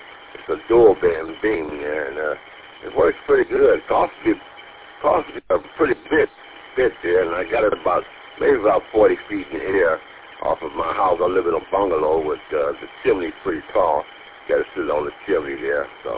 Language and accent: English; Detroit, Michigan, United States; Born and raised in Detroit, but never been well that far east.